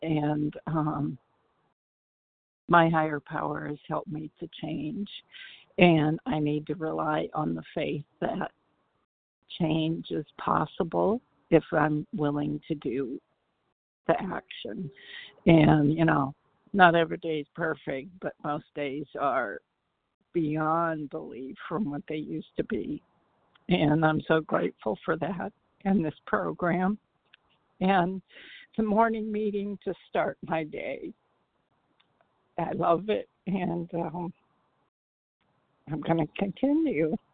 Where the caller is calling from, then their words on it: Katy, Texas, United States; compulsive overeater recovered from Katy, Texas.